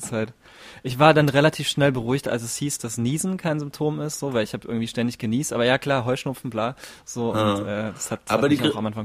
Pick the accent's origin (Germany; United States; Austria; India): Germany; Jena, Thuringia; Weil Jena, meine Heimatstadt, hat so ein komisches Ding gefahren